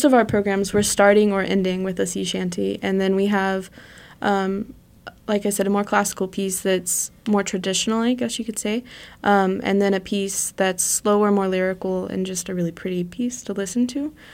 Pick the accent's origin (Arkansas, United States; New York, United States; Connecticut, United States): Arkansas, United States; Greenwood; I grew up in Greenwood, Arkansas.